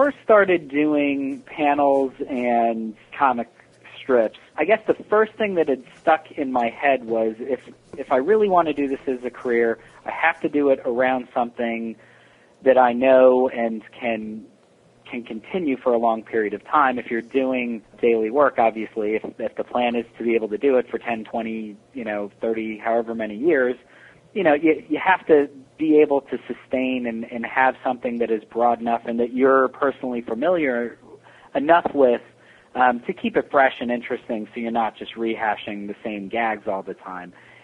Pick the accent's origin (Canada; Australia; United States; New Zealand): United States; Rockaway, New Jersey; I grew up in Rockaway, New Jersey, which is actually now where I live with my wife and our son and our dog.